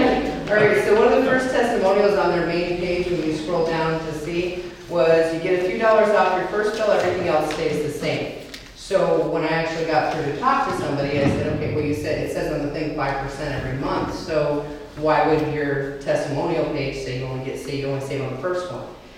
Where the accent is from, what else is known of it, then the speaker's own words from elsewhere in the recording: Ellenburg, New York, United States; I'm Delaware. We're from Ellenburg.